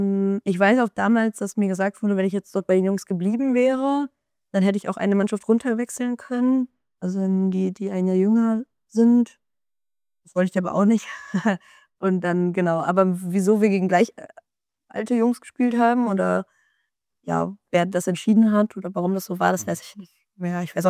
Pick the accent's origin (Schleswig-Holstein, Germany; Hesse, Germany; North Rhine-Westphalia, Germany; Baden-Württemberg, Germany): North Rhine-Westphalia, Germany; Krefeld; Also ich komme ja ursprünglich aus NRW, bin in Krefeld aufgewachsen